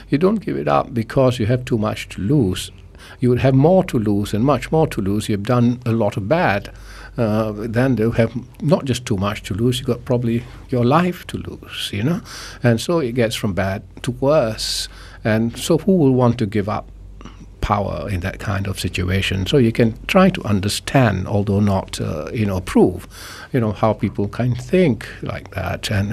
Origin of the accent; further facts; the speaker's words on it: Penang, Malaysia; when I grew up in Penang